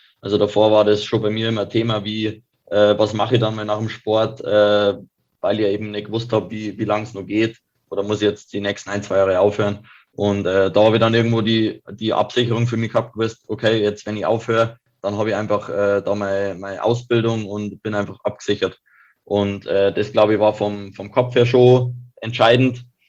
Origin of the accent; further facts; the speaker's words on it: Kiefersfelden, Bavaria, Germany; er kommt ja aus Wörgl, ich komme aus Kiepersfelden, vielleicht ist die örtliche Nähe, warum das gut funktioniert